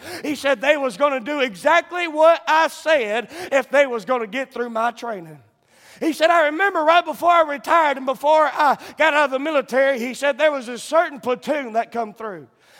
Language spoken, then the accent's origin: English; Savannah, Georgia, United States; There's a preacher not far from where I grew up in South Georgia, Savannah, Georgia